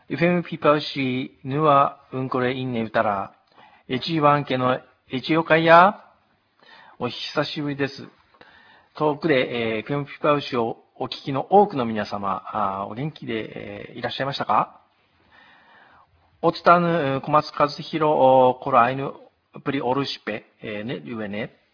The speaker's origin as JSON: {"language": "Japanese", "region": "Hokkaido", "country": "Japan", "tie": "born or raised there", "said": "私も自分が生まれ育った北海道のことだからすぐに翻訳は終わるだろうと高をくくって安請け合いをしてしまったのが人生の分かれ目となりました。"}